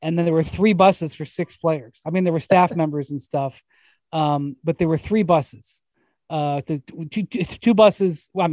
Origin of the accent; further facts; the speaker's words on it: Cleveland, Ohio, United States; which I'm from Cleveland, but you know, Christmas Day in Cleveland by yourself